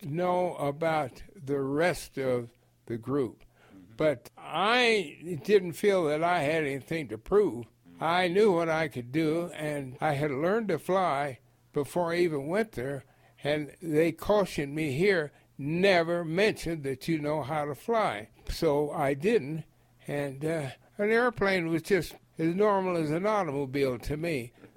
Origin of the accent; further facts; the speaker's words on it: Colorado, United States; When they found out I came from Colorado